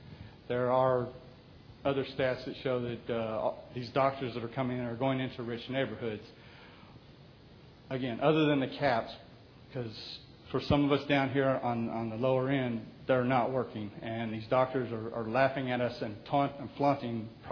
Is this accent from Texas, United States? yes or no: yes; Houston, Texas, United States; from Houston, Texas